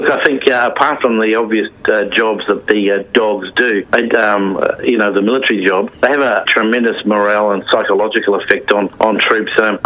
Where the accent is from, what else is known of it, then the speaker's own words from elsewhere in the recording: Queensland, Australia; for me being a Queenslander too.